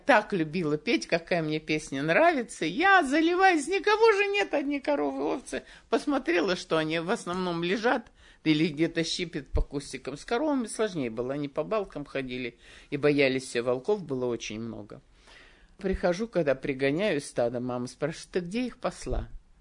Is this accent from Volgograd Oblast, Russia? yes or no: yes; Volgograd Oblast, Russia; also born or lived in Pobeda Oktyabrya; Родилась я в Победе Октября, в общем, у меня такие вот точки были. Вот, Калачевского района. А жили мы в Нижнечерском районе. Долгое время я до 7 класса я там жила, училась, с родителями была.